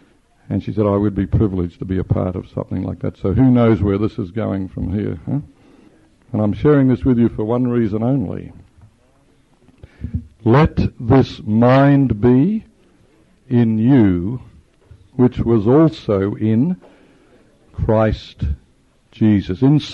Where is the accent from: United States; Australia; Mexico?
Australia; I said, of course, I know exactly which, being an Australian, I know that it's the spiritual.